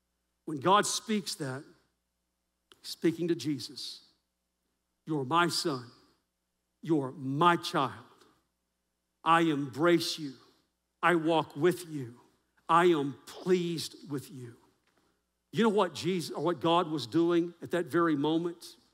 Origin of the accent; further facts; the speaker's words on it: Texas, United States; That's a West Texas term. I grew up in West Texas, and we said that all the time.